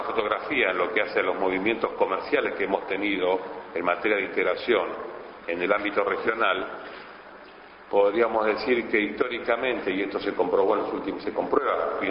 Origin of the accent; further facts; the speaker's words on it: Argentina; los países con los cuales nosotros como argentinos nos sentamos a negociar